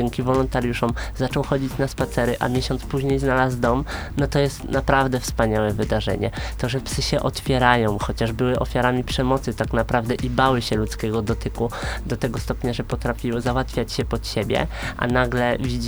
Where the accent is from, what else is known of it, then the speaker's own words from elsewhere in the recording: Stargard, West Pomeranian Voivodeship, Poland; potem wróciłem do rodzinnego Stargardu